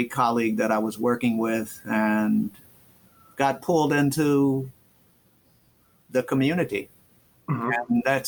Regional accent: St. Louis, Missouri, United States; I'm from St. Louis, and there's a lot of ball players, of course, over there.

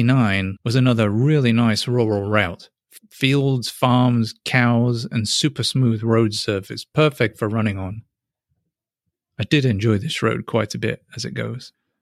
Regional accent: England, United Kingdom; I'm English

